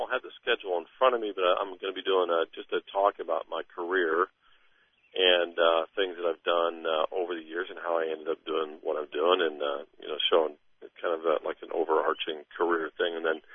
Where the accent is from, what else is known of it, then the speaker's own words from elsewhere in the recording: Ketchikan, Alaska, United States; But hey, I come from Ketchikan.